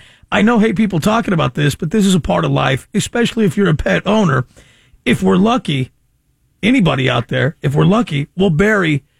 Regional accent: Modesto, California, United States; because I grew up down in Modesto, small house in a neighborhood, small yard.

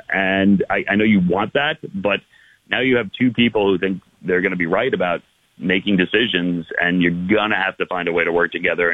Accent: New York, United States; I grew up in New York, and you know, to me, it's like if the Yankees came out and said we're going to rebuild

